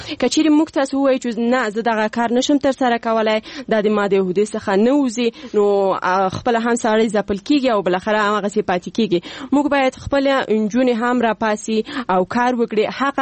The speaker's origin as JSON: {"language": "Pashto", "region": "Paktia", "country": "Afghanistan", "said": "زه د پکتیا د دسی یو ولسوالۍ چې اصلا الته د انجونو لپاره هیڅ کوانځای نشته،"}